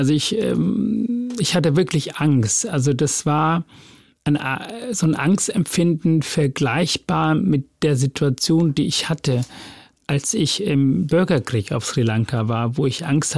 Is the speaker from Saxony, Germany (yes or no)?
no; Hamburg, Germany; So habe ich das empfunden und ich darf ja als Hamburger das erlauben zu sagen.